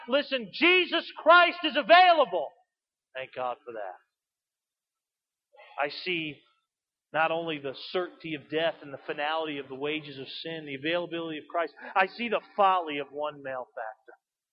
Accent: East Coast, United States; I'm from the East Coast

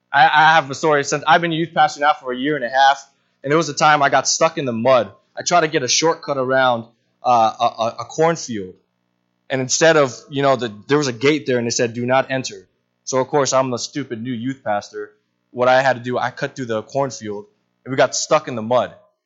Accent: New England, United States; I am from New England, so I'm a New England Patriots fan.

